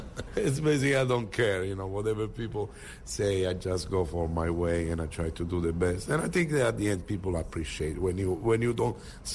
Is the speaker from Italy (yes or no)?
yes; Italy; English is a second language; now in New York, United States; I always thought California, probably because I come from Italy, I like the weather and the girls. Instead, here I am now. I'm almost 17 years.